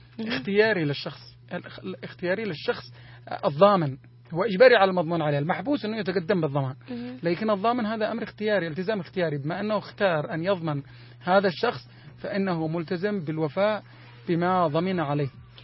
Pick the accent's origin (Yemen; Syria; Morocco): Yemen; عندنا في اليمن للأسف الشديد غياب كبير جدا للوعي القانوني